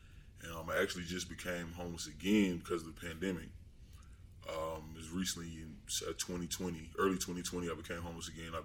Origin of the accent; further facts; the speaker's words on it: Baltimore, Maryland, United States; I grew up in Baltimore, Maryland.